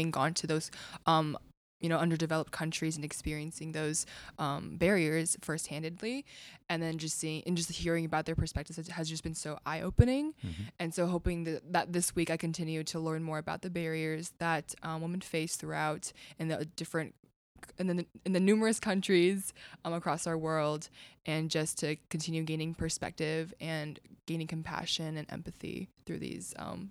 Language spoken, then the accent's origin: English; California, United States; I'm from California, so in the United States